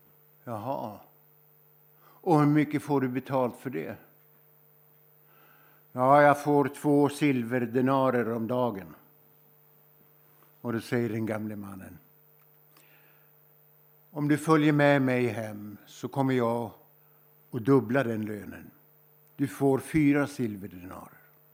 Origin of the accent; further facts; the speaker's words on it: Sweden; born there; Varför föddes jag i Sverige? Filosofisk fråga också. Jag kunde varit född i en fattig by i Bangladesh. Eller jag kunde ha suttit i ett flyktingläger i Syrien. Men jag föddes här